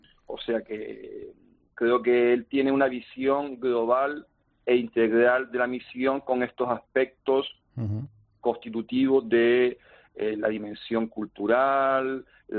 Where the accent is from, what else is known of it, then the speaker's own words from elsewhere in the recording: Canary Islands, Spain; Sí, seguramente le diría que soy canario, ¿no? De español canario.